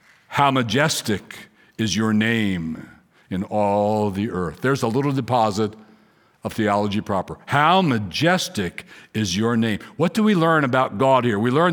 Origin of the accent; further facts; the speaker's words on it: England, United Kingdom; I'm from England. My dad's from England.